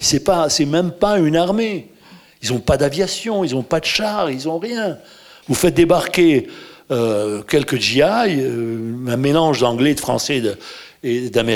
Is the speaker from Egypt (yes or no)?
yes; Egypt; moved away; Moi, je suis né dans un pays musulman, j'ai grandi en Égypte.